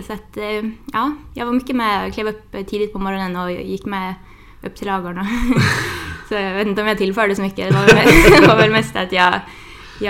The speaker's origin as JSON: {"language": "Swedish", "town": "Matfors", "region": "Västernorrland County", "country": "Sweden", "tie": "born or raised there", "said": "Hemma där jag är uppvuxen, det är Matfors. Så att det är lite ungefär en halv mil utanför Sundsvall."}